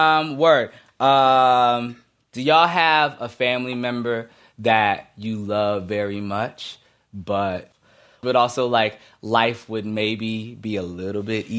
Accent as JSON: {"language": "English", "region": "Minnesota", "country": "United States", "said": "we're both from Minnesota. We went to the same high school and stuff."}